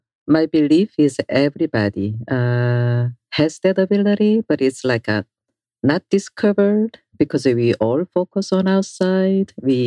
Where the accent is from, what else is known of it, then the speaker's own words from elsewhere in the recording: South Korea; So when I was younger, you know, I'm from Korea, I heard, but nobody taught.